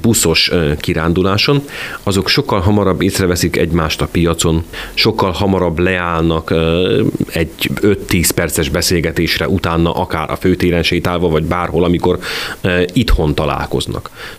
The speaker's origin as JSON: {"language": "Hungarian", "town": "Kerekegyháza", "region": "Bács-Kiskun", "country": "Hungary", "tie": "born or raised there", "said": "amikor én viszem haza a kedves híveket, megmutatom Kerekegyházát"}